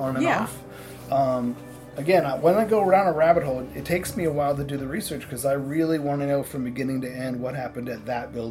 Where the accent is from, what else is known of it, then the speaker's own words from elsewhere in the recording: Seattle, Washington, United States; So I'm delving right now into Seattle, because that's where I'm from. That's my hometown.